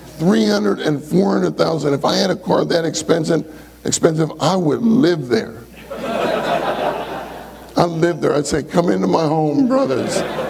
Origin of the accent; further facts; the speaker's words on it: Pittsburgh, Pennsylvania, United States; You know, we didn't have bottled water when I grew up. I grew up in Pittsburgh.